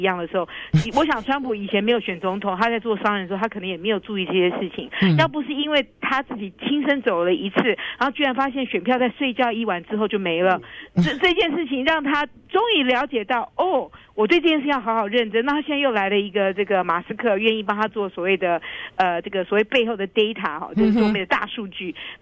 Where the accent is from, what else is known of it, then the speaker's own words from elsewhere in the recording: Taiwan; now in United States; 因为我们在台湾长大的就不太一样